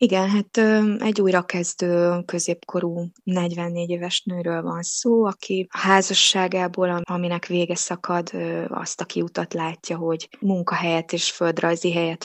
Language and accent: Hungarian; Hungary; Én onnan származom, Észak-Kelet-Magyarországról jól ismerem ezt a helyet